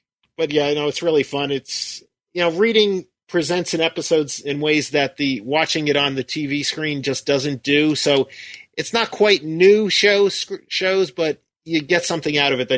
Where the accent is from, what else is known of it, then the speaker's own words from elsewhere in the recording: Jacksonville, Florida, United States; from Jacksonville.